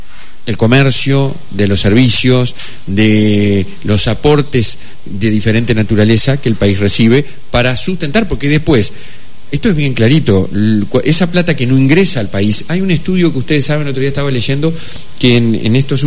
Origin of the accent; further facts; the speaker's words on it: Tacuarembó, Uruguay; yo soy el interior, yo soy de Tacuarembó.